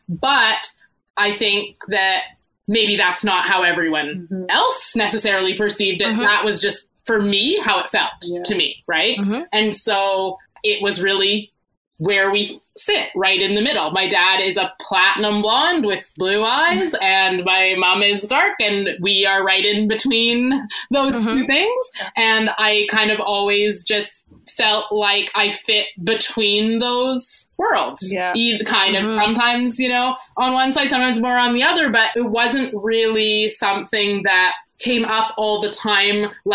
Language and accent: English; Calgary, Alberta, Canada; a lot of people's perception would be that growing up in Alberta, in Calgary